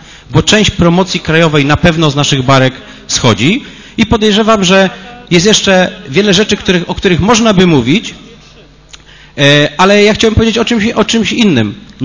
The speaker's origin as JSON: {"language": "Polish", "town": "Poznań", "region": "Greater Poland Voivodeship", "country": "Poland", "said": "nikt z nas nie chce, żebyśmy w związku z tym jako poznaniacy mieli z czegokolwiek rezygnować."}